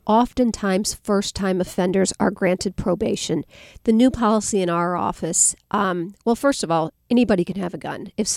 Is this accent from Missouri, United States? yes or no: yes; Missouri, United States; I grew up in St. Louis County. I raised my kids in St. Louis County.